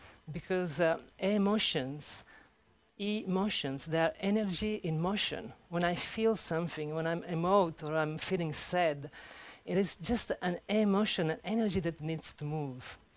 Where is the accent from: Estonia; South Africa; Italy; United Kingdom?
Italy; Sicily; I'm from Sicily, and in South Italy we have a lot of sound healing traditions with the pizzicato and so forth.